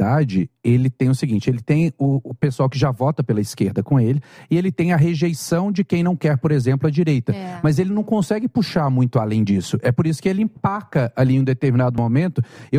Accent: Minas Gerais, Brazil; Eu sou mineiro.

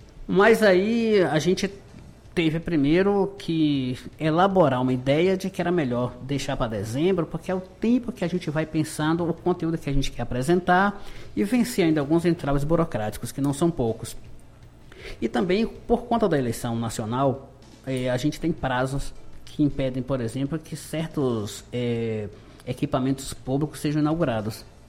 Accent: Vitória da Conquista, Bahia, Brazil; Em Vitória da Conquista, nós somos do estado da Bahia.

